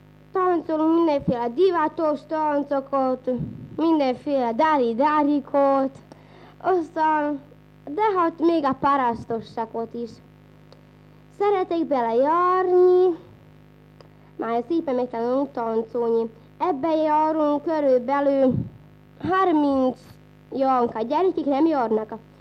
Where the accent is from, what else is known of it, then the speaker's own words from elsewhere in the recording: Slovakia; Én is magyar vagyok, csak éppen azért, hogy szlovák iskolába járok.